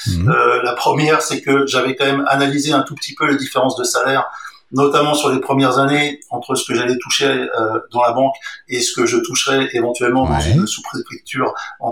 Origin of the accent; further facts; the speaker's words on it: Montreuil, Île-de-France, France; Donc, moi, je suis né à Montreuil, dans le 9-3. c'est là que on vivait, c'est là qu'était l'appartement des parents.